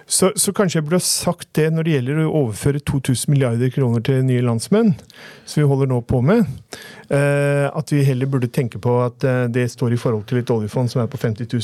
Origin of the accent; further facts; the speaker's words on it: Oslo, Norway; ta et eksempel fra Groruddalen, der jeg kommer fra.